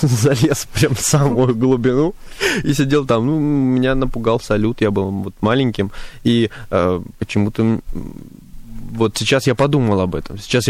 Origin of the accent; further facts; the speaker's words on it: Pyatigorsk, Stavropol Krai, Russia; это Пятигорск, а я из Пятигорска, да?